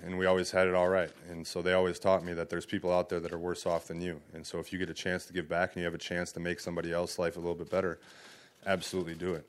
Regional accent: Wisconsin, United States; So I grew up in Wisconsin. There's a lot of sprint car racing in Wisconsin, and I did. My family and I would go up north a lot back home and watch sprint cars, and that was awesome.

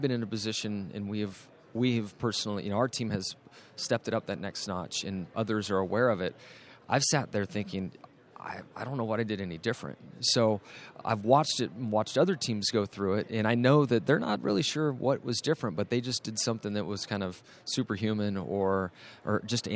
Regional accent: California, United States; So I grew up in Southern California, raced dirt bikes.

